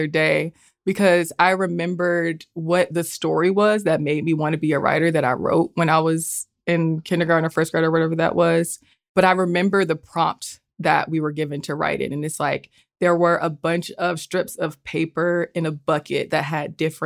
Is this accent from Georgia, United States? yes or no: yes; Atlanta, Georgia, United States; like me, I grew up in Metro Atlanta, which isn't technically Atlanta, that like I was an Atlanta city kid. I was an Atlanta suburb kid.